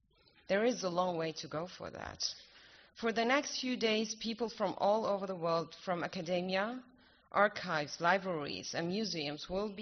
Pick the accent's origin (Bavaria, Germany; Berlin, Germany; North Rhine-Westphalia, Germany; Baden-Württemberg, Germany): Berlin, Germany; because Berlin, it's not only, as I said, my hometown, it's the city of history and the city of freedom.